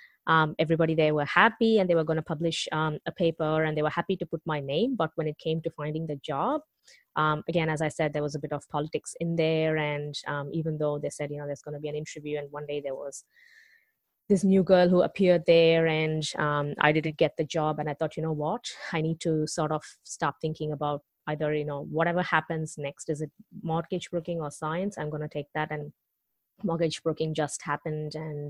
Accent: India; moved away as an adult; now in Australia; Okay, so I have been in Australia for 13 years. I come from India.

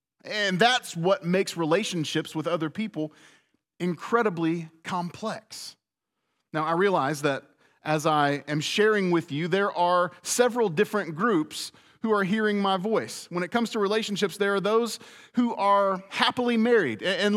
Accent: Charlotte, North Carolina, United States; also born or lived in Dayton, Ohio; I often tell people I spent my childhood in Dayton, Ohio, but I feel like I grew up in Charlotte.

